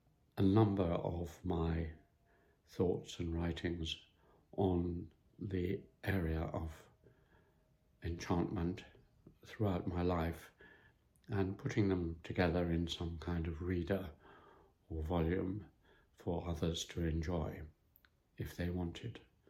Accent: North West England, United Kingdom; growing up in William Wordsworth's Valley in Eswate Dale

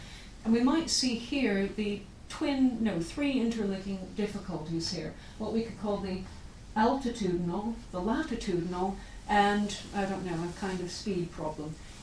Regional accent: Winnipeg, Manitoba, Canada; I grew up in Winnipeg, which has become the polar bear capital of Canada

